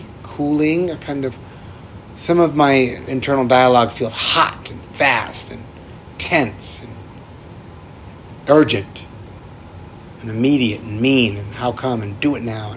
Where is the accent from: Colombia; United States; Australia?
United States; New England; Like, I'm from New England, and I love New England maple syrup.